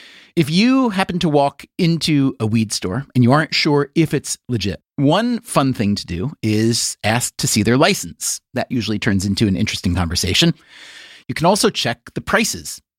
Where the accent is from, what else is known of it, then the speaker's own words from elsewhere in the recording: New York, United States; As a New Yorker, I can vouch for those headlines.